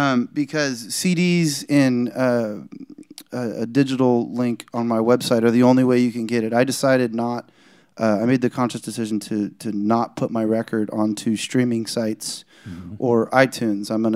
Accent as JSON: {"language": "English", "town": "Houston", "region": "Texas", "country": "United States", "tie": "born or raised there", "said": "I grew up in Houston, and then I went to a semester of college in Oklahoma."}